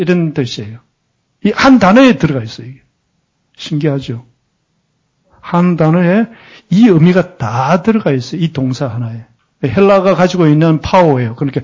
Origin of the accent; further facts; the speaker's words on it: Geoje, South Gyeongsang, South Korea; also born or lived in Busan; 저는 시골에서 자랐는데 10살까지 그제도 한 섬에서 자랐어요. 그러니까 10살, 11살 그 사이에 부산으로 왔거든요.